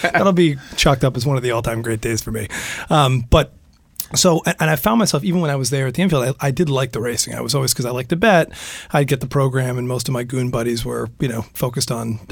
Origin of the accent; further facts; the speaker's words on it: Boston, Massachusetts, United States; I grew up in Boston. And there really wasn't any racing growing up.